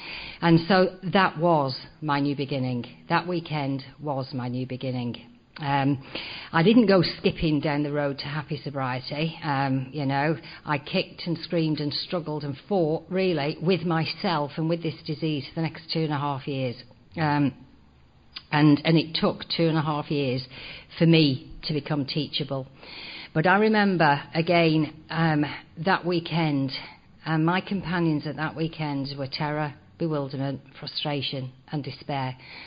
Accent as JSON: {"language": "English", "region": "England", "country": "United Kingdom", "tie": "born there", "said": "anyway, I was born in England."}